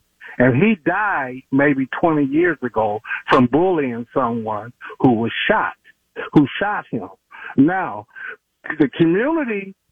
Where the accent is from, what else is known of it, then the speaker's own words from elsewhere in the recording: Cleveland, Ohio, United States; because I grew up in Cleveland, and I remember East Cleveland